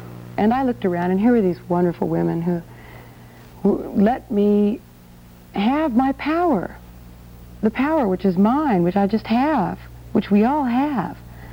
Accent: Wyoming, United States; also born or lived in Deadwood, South Dakota / Colorado; I was born in Deadwood, South Dakota, and raised in the Rockies of Wyoming and Colorado.

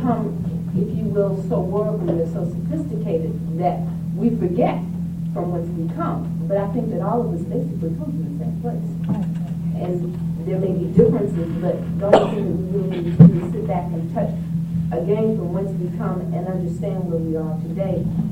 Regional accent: Midwest, United States; I grew up in the Midwest

